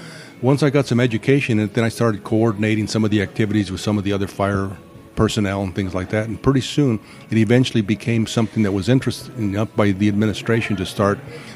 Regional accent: Phoenix, Arizona, United States; also born or lived in Superior; I was born in Superior, Arizona, and our family goes back to about 1893, actually. I was raised in the Phoenix area.

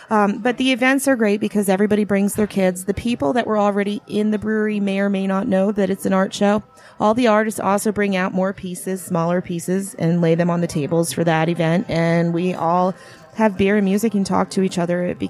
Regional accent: Pennsylvania, United States; born there; also born or lived in Arizona; I was born in Pennsylvania, lived half my life in Arizona, was gone 6 years, and I just came back.

